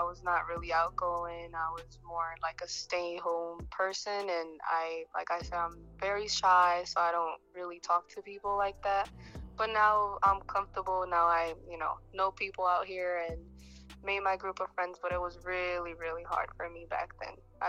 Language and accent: English; Puerto Rico; English is a second language; moved away as an adult; now in United States; I'm from Puerto Rico. I came to the U.S. 9 years ago, and I was modeling out there in Puerto Rico first.